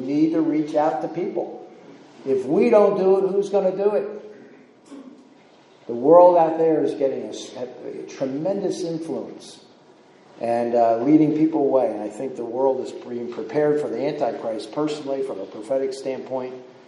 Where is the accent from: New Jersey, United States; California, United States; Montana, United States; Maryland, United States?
New Jersey, United States; I'm from the Jersey Shore. I used to grow up as a little kid doing seining in the Barnegat Bay where I live.